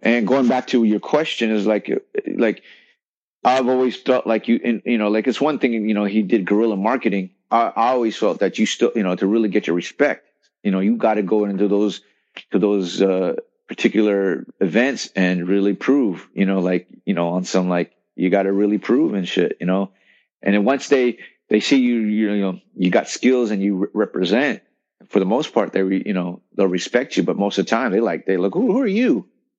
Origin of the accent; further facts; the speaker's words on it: Cerritos, California, United States; Well, see, Ty is my best friend. We grew up in Cerritos.